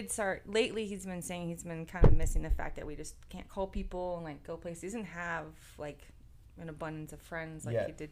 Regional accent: Clearwater, Florida, United States; also born or lived in Naples / Tampa; I am born and raised in Clearwater, but grew up different parts of Florida. Lived in Naples, lived in Tampa. Finally graduated from school in Clearwater, so I settled in Pinellas.

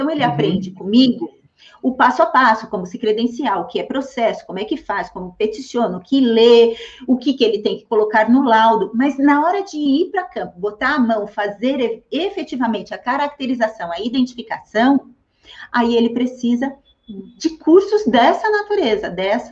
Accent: Espírito Santo, Brazil; Eu sou do Espírito Santo.

